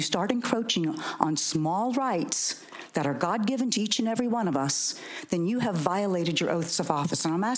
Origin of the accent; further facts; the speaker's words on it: United States; And I, as a constituent, I, as an American, I'm going to hold you to making that decision